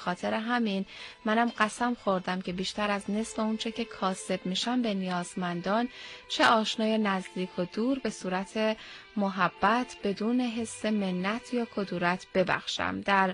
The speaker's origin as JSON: {"language": "Persian", "region": "Khuzestan", "country": "Iran", "said": "از خوزستان هستم."}